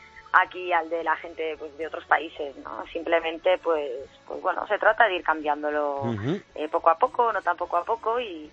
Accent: Galicia, Spain; Yo soy gallega y siempre tiro mucho para la tierra

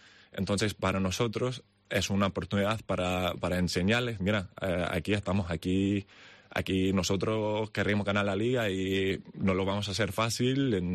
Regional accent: New York, United States; born there; donde yo nací en los Estados Unidos, siendo de New York, New Jersey

